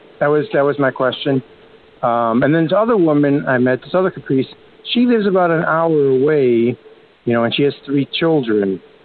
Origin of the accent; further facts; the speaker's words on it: Chicago, Illinois, United States; I'm 42 years young. I'm from Chicago.